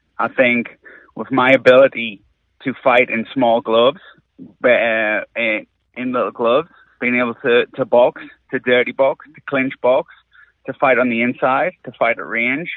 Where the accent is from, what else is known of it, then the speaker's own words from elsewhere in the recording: England, United Kingdom; now in Central Coast, Australia; Obviously, originally I'm from England.